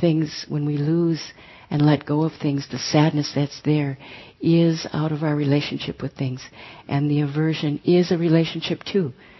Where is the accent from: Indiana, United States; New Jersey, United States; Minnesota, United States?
Minnesota, United States; I used to think, I come from Minnesota. For years, being in California, I thought there was something the matter